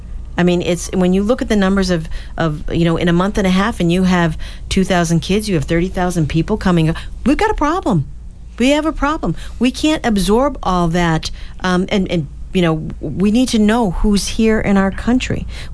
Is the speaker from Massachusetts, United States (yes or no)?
yes; Groton, Massachusetts, United States; You have in my hometown in Groton last fall